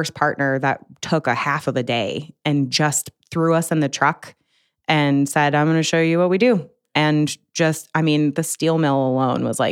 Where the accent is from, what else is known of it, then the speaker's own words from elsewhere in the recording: Buffalo, New York, United States; Yeah, I mean, I'm from Buffalo. That's that we were a steel town.